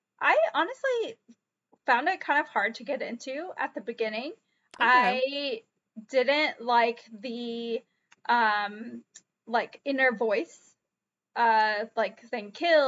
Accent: the South, United States; I mean, I'm from the South.

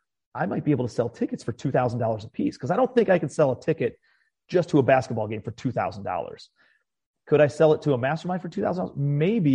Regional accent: Cleveland, Ohio, United States; now in Charleston, United States; I'm from Cleveland originally. I had moved back to Cleveland after I went broke in 2012. And I lived in Cleveland for about 7 more years and moved back to Charleston about 4 years ago.

